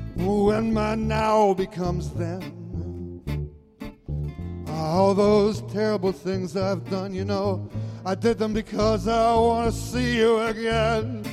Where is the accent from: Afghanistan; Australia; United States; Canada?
Canada; As I said, we're from Canada. We believe, as musicians from Canada